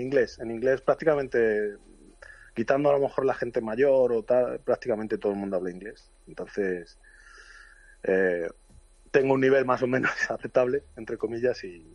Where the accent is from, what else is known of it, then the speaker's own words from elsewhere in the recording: Folgoso, Castile and León, Spain; No, yo soy de León, de un pueblo pequeño que se llama Folgoso